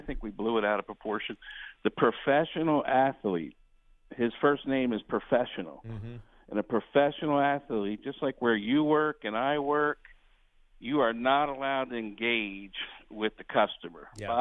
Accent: Valley Forge, Pennsylvania, United States; I grew up in Valley Forge rooting for the Eagles.

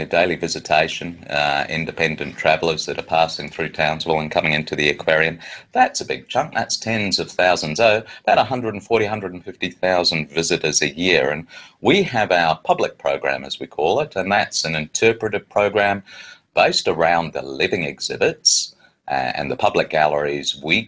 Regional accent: New Zealand; also born or lived in Bahamas; My family then moved out to New Zealand, and I grew up and my schooling was largely in New Zealand and lived very close to the coast.

